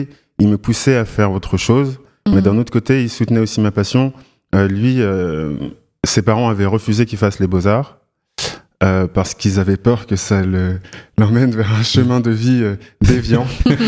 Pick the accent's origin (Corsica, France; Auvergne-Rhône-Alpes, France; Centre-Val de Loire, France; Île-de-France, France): Île-de-France, France; Tremblay-en-France; Et ensuite, j'ai grandi principalement à Tremblay en France en 93.